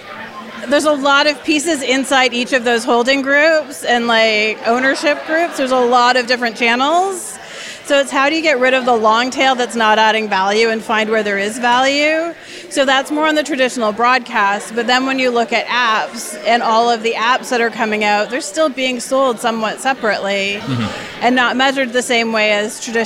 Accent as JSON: {"language": "English", "town": "Woodstock", "region": "Ontario", "country": "Canada", "tie": "born or raised there", "said": "because I grew up in Woodstock, Ontario. It is one of the fastest growing cities in Canada right now."}